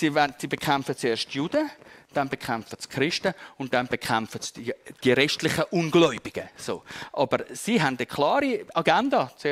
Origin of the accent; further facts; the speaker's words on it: Switzerland; und da sind wir jetzt als Schweizer auch nicht so auf der sicheren Seite